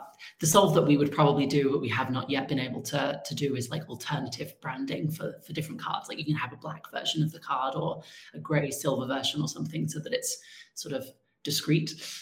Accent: England, United Kingdom; moved away as an adult; now in United States; I transitioned while I was in the US. So I'm like, even though I grew up in England, hence the accent, most of my adult life, most of my transness and queerness has been centered in America.

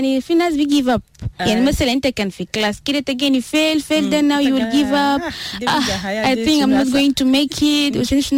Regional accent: Khartoum, Sudan; also born or lived in Kassala / Juba; I was born in Kassala, and then. Then from there we moved to Khartoum.

